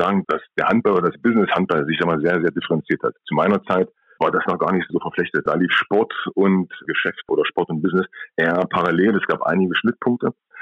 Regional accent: Magdeburg, Saxony-Anhalt, Germany; ich bin in Magdeburg aufgewachsen, habe den Leistungssport von der Pike auf kennengelernt

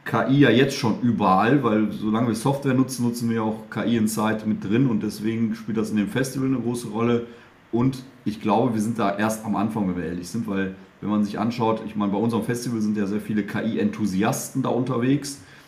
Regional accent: Poland; German is a second language; ich komme aus Polen.

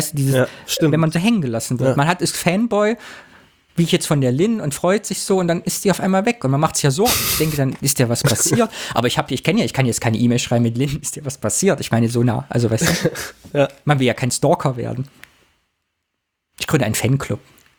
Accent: East Germany, Germany; Nee, ich bin in der DDR noch aufgewachsen.

